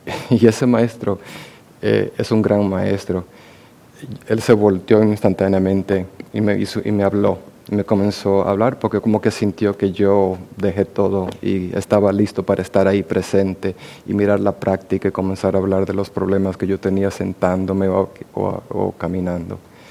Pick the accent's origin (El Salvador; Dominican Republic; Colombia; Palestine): Dominican Republic; Yo lo voy a visitar cada 2 años a lo mínimo a los que me criaron en la República Dominicana, mis tíos y mis tías y mis primos.